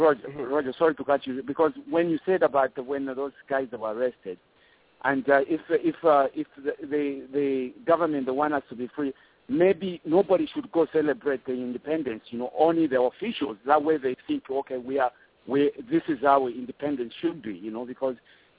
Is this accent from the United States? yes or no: no; Zambia; English is a second language; we are different tribes in Zambia. And especially in my country, you know, when you're growing up in Kwai, Mkwai